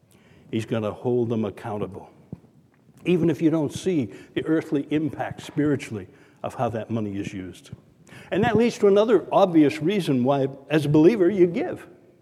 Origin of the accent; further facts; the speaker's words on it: Sanford, Maine, United States; my hometown of Sanford, Maine